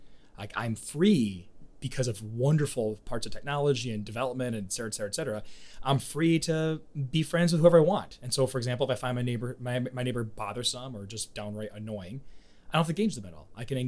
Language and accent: English; Wheaton, United States; I'm from Wheaton. I plan to be buried there.